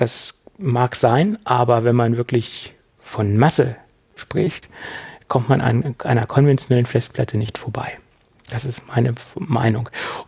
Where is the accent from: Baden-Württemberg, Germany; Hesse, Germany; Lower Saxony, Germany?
Lower Saxony, Germany; Göttingen; Ich komme nämlich aus Göttingen